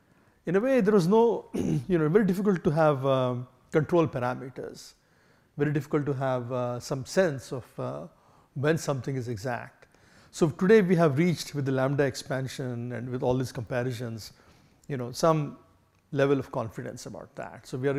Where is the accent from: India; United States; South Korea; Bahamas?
India; I come from India, which speaks English language, which was of the 19th century. English language has not evolved too much in India.